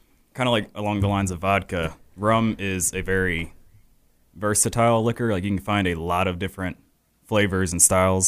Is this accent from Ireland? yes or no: no; South Hill, Virginia, United States; also born or lived in Georgia; Where I go when I go home is South Hill, Virginia, but I was born in Georgia. Lived in Keysville.